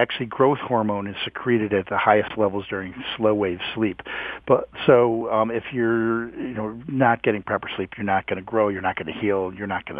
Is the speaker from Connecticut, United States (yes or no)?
no; Houston, Texas, United States; I am from Houston.